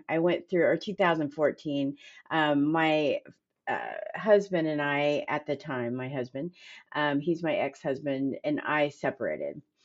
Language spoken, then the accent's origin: English; Dayton, Ohio, United States; now in Columbus, United States; a job that was 2 hours away from my hometown, which is a little bit outside of Dayton. And it was the opportunity to move to Columbus.